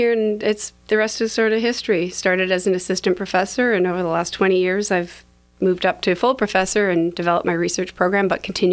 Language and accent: English; Toronto, Ontario, Canada; born there; I was born in Toronto, adopted into a wonderful family as an infant.